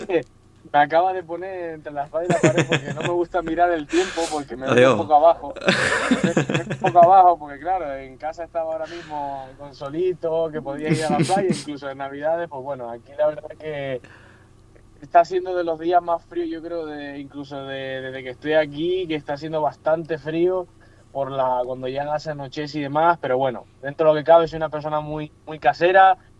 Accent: Canary Islands, Spain; also born or lived in Venezuela; Además yo, o sea, crecí en Canarias, pero bueno, uh-huh. soy de Venezuela, ascendencia venezolana.

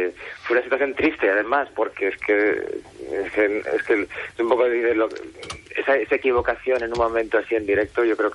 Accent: Bilbao, Basque Country, Spain; Yo como bilbaíno y como padre de la criatura

